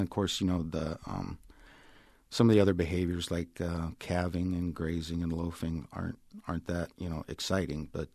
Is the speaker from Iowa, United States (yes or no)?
yes; Iowa, United States; well, you know, I'm from Iowa, and I kind of like Midwest things. I'm very plains-oriented